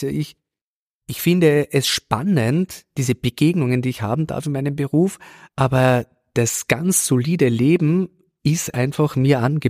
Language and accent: German; Upper Austria, Austria; Dort komme ich her und selbst wenn hier viel Stress ist in der Stadt oder wenn ich unterwegs bin, ich brauche so fast einmal in der Woche einen Abend, einen Nachmittag bei meiner Familie im Mühlviertel